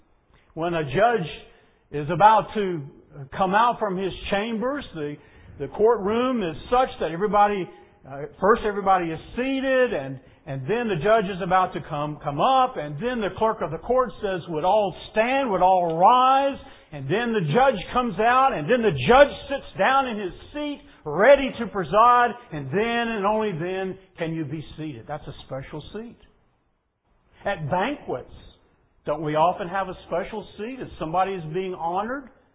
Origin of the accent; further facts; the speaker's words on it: Bassett, Virginia, United States; my hometown is Bassett, which is furniture town.